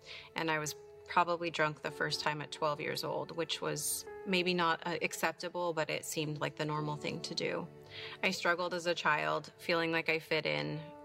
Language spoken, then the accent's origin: English; Ventura, California, United States; this is my story. So I was born and raised in Ventura.